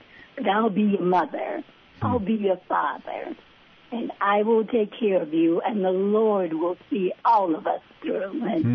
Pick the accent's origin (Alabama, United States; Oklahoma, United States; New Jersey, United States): Alabama, United States; Birmingham; Birmingham, Alabama.